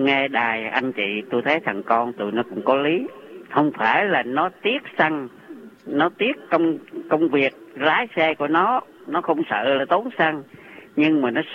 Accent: Quang Nam, Vietnam; vì tôi là dân Quảng Nam.

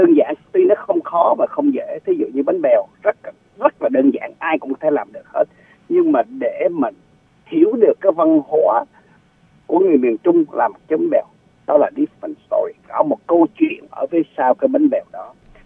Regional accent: Central Vietnam, Vietnam; now in United States; Tại mình người gốc miền Trung. Và mình thử cái bánh bèo. Tại vì cái cố đô Huế, người miền Trung rất là tinh tế.

